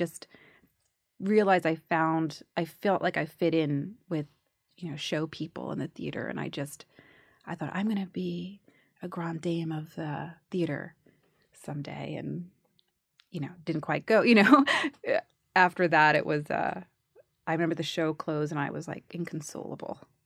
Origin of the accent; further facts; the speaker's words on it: Bronx, New York, United States; I grew up in the Bronx, but I have no, very innocent.